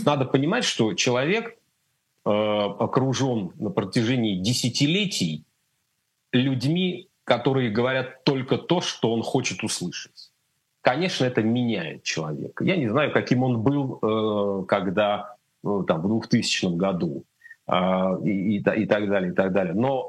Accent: Russia; Поскольку я русский человек, россиянин, мне сложно.

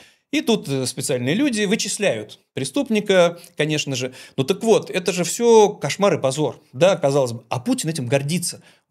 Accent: Saint Petersburg, Russia; Так как он из моего родного города, из Ленинграда

